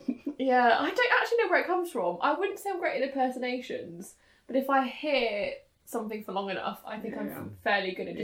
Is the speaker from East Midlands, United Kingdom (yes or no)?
no; Reading, South East England, United Kingdom; They were really confused why I was from Reading, but I sounded really Welsh.